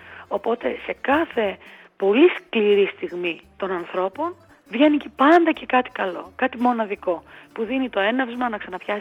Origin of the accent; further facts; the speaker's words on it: Greece; επειδή είμαστε άνθρωποι, επειδή είμαστε Έλληνες